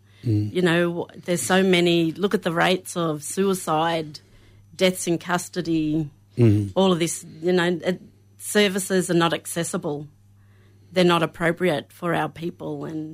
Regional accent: Toomelah, New South Wales, Australia; Mm-hmm. I'm from Toomala, Bogabilla, Gamilaroi tribe.

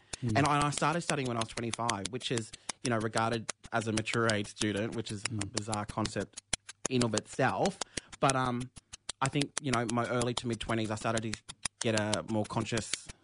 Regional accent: Hervey Bay, Queensland, Australia; now in Brisbane, Australia; Grew up on Batchelor Country in Hervey Bay, beautiful part of the world.

